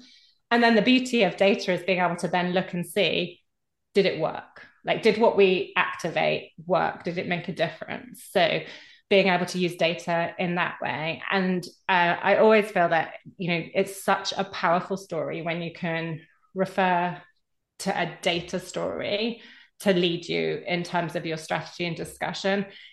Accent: United Kingdom; So particularly can say that being a Brit, but you're not an island

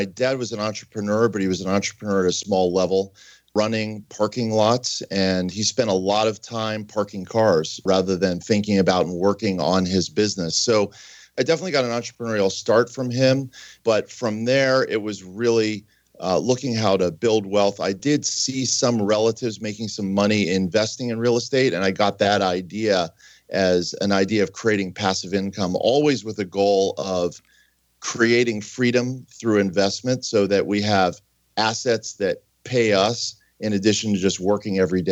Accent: Pittsburgh, Pennsylvania, United States; I grew up in Pittsburgh.

